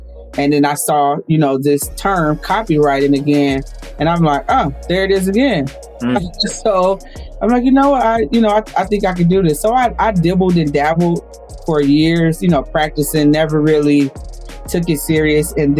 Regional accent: Detroit, Michigan, United States; Born and raised in Detroit. I'm still here. Everybody thinks I live in Atlanta. I don't.

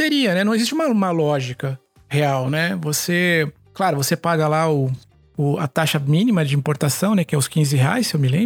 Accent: Brazil; Imagina para nós que somos brasileiros

